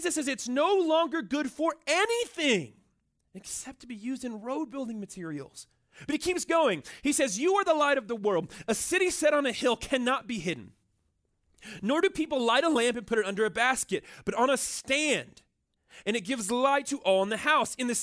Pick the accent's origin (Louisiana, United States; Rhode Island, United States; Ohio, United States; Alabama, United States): Alabama, United States; Mobile; born there; I was born in the Deep South. I was born in Mobile, Alabama.